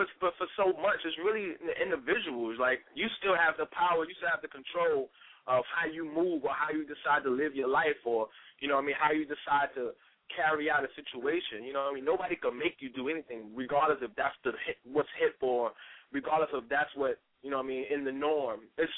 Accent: New York City, New York, United States; Born and raised in the Bronx.

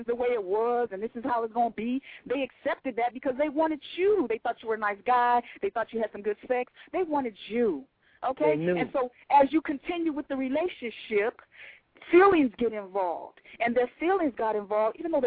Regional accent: Texas, United States; born there; Nope, I was born in Texas.

